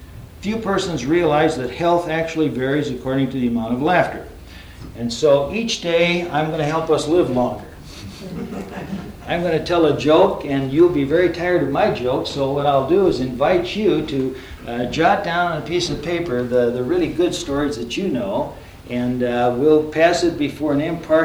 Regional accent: Gowrie, Iowa, United States; the first is my hometown, a little dinky town in the state of Iowa, Gowrie, Iowa. 1,200 souls

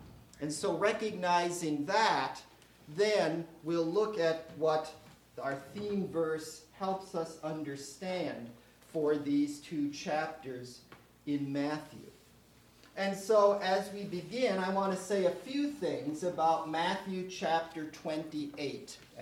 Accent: Saskatoon, Saskatchewan, Canada; and I'm from Saskatoon, Saskatchewan, Canada.

